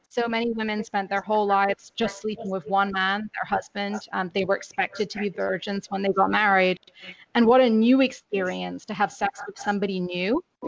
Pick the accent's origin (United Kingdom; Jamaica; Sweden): United Kingdom; now in United States; And when I'm British, so growing up, I always had to specify that. And since moving to the US